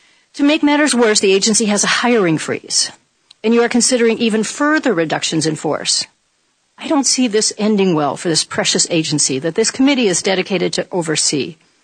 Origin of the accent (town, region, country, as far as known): Maine, United States